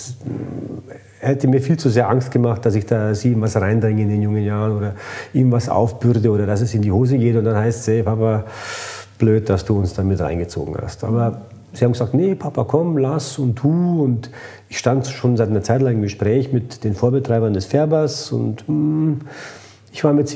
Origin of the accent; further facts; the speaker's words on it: Croatia; ich fühle mich auch dementsprechend als Kroate.